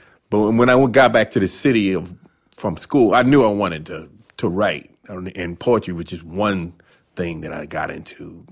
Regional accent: Washington, District of Columbia, United States; I grew up in Washington, D.C., northeast uptown, black neighborhood.

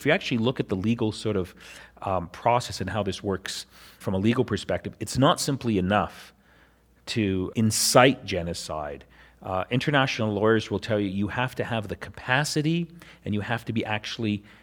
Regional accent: Canada; I looked this up because I'm from Canada

